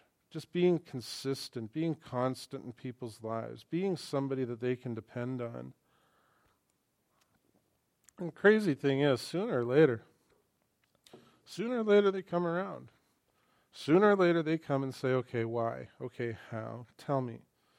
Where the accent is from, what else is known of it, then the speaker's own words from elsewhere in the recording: Vancouver, British Columbia, Canada; but then we're from Vancouver, so I don't know.